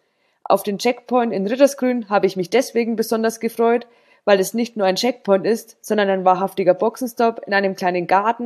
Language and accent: German; Bavaria, Germany; ich bin in der Fränkischen Schweiz aufgewachsen. Ehe es für mich, für das Studium und für die Arbeit irgendwo zwischen Frankenwald und Fichtelgebirge ging. 2020 entschied ich mich dann ganz bewusst, nach Sachsen und in die unmittelbare Nähe des Erzgebirges zu ziehen.